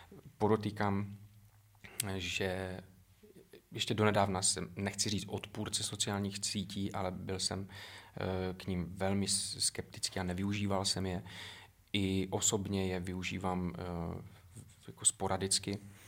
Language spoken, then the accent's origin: Czech; Zlín Region, Czechia; S ohledem na moje rodiště a vůbec jako na můj původ, kdy pocházím z malé valašské vesničky